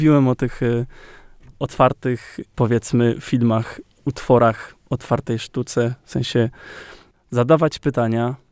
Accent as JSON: {"language": "Polish", "region": "Moravian-Silesian Region", "country": "Czechia", "accent": "Cieszyn Silesian dialect", "said": "u nas na Zaolziu w Czechach mówi się po naszemu. To jest Gwara Cieszyńska."}